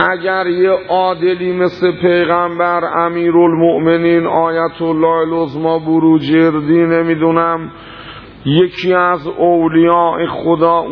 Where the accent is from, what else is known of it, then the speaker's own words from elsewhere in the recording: Iran; به من گفتش که منوی شما اهل کجایی؟ گفتم ایران.